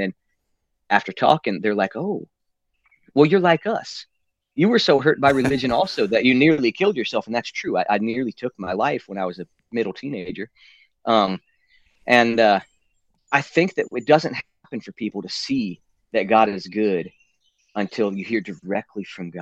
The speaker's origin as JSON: {"language": "English", "region": "Indiana", "country": "United States", "tie": "born or raised there", "said": "But I grew up in Indiana."}